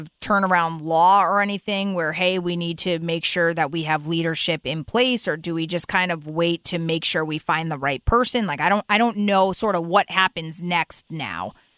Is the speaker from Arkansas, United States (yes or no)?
no; Stamford, Connecticut, United States; So growing up in New York, right outside of New York, I grew up in Stamford.